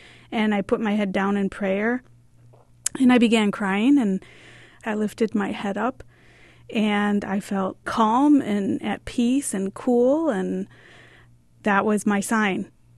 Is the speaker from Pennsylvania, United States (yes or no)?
no; Bridgeview, Illinois, United States